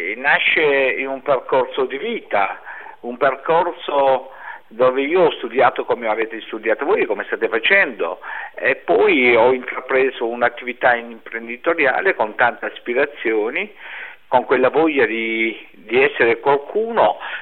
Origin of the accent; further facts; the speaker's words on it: Calabria, Italy; born there; moved away; perché io volevo stare nella mia terra, perché la mia terra dove sono nato è la Calabria, io amo la mia terra, ho dovuto lasciare tutto, fuggire di notte